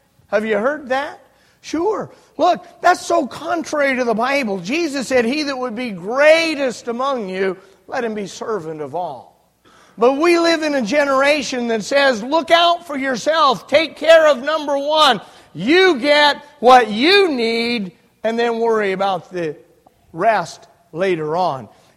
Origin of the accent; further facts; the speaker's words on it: Jackpot, Nevada, United States; I grew up in Jackpot, Nevada, a gambling community. There's no Christian influence at all. A gambling community is, I grew up amidst gambling and drinking and immorality.